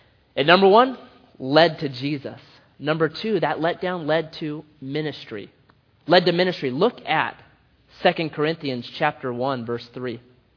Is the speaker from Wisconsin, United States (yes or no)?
no; Oregon, United States; Well, I'm from Oregon. And so I went to shake his hand Oregon style, and he went to shake my hand island style.